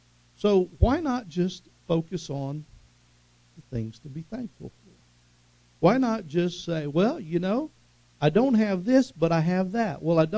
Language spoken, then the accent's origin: English; Tulsa, Oklahoma, United States; And, you know, I grew up in Tulsa, so I can drive in traffic and I can do the interstates.